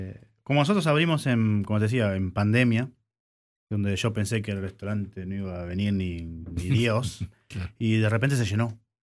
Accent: Argentina; Llego, como argentino, donde comen dos, comemos tres.

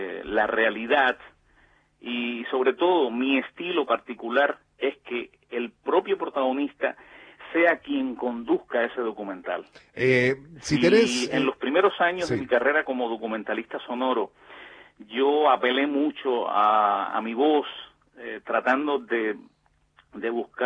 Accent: Güira de Melena, Artemisa, Cuba; comencé a laborar en la emisora más cercana a mi pueblo, Huira de Melena, al sur de La Habana.

